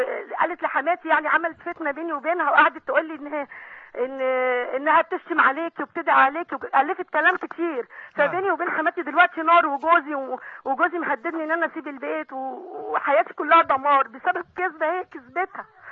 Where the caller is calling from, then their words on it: Sharqia Governorate, Egypt; حضرتك من الشرقيه